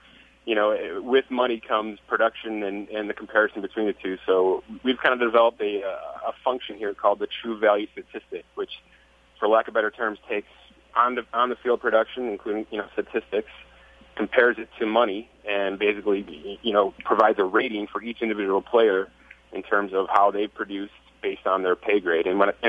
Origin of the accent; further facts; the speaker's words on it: Angola, New York, United States; Born and raised in Angola, like myself.